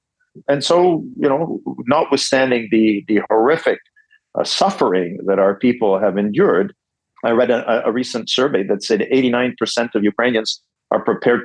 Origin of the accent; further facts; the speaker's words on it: Canada; I grew up in Canada in a Ukrainian family